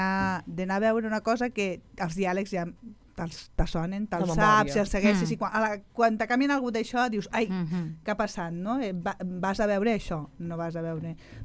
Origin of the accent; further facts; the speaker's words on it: Sabadell, Catalonia, Spain; born there; Us recordo que sóc nascuda a Sabadell